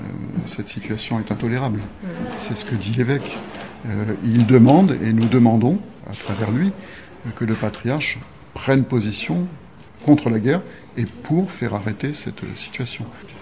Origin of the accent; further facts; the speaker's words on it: France; Moi je suis français, je ne suis pas russe, je ne suis pas russophile